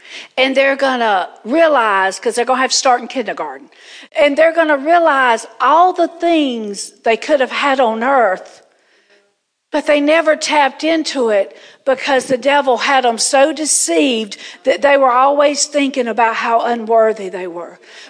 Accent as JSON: {"language": "English", "region": "Georgia", "country": "United States", "tie": "born or raised there", "said": "That's my Georgia. I was born and raised in Georgia. That's my Georgia coming out."}